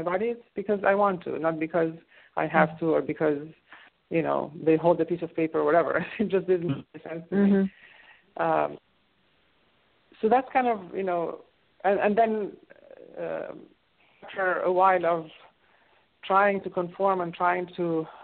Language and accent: English; Egypt; I grew up in Egypt where people's favorite pastime is to complain, and their favorite subject to complain about is their spouse.